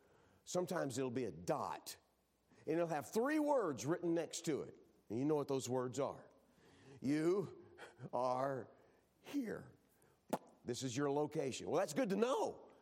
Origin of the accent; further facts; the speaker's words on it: Texas, United States; But again, I'm a Texan, and so I kind of, forgive me, you grow up watching the old, you know, Westerns